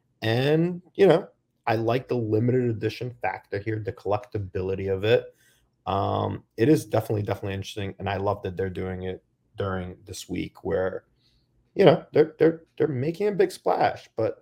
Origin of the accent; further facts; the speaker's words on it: New York, United States; He's from Queens. I grew up in Queens.